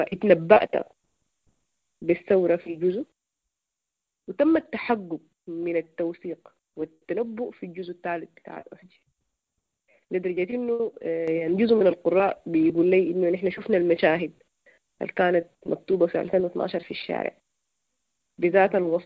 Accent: Sudan; نحن كمجتمع سوداني

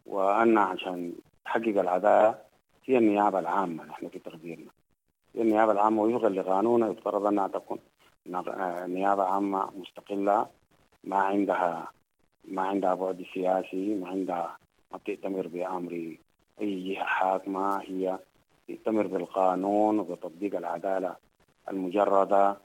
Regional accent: Sudan; نحن كمواطنين سودانيين

